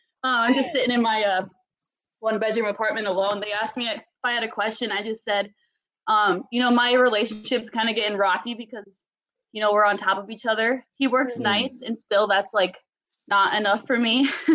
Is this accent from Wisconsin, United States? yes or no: no; Iowa, United States; I'm from Iowa.